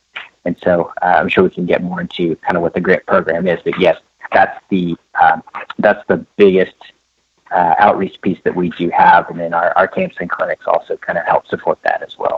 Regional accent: Oklahoma City, Oklahoma, United States; also born or lived in Denver; now in San Diego, United States; Yeah, I grew up in Oklahoma City, just right in the middle of the country, and lived there for most of my life, and had a short stint in Denver, about 6 years there

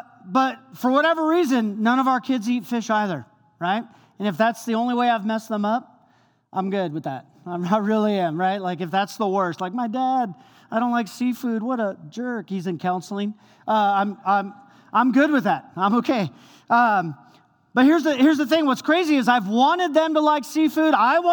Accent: Long Beach, California, United States; So I'm from Southern California, grew up on the beach in Long Beach, and I was there, grew up there

